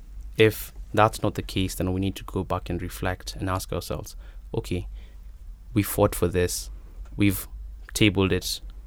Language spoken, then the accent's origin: English; Nairobi, Kenya; And I'm from Nairobi.